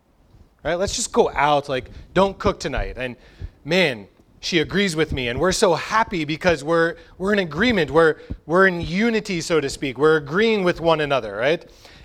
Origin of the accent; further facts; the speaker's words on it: New Jersey, United States; and then because I'm from New Jersey and have a lot of friends there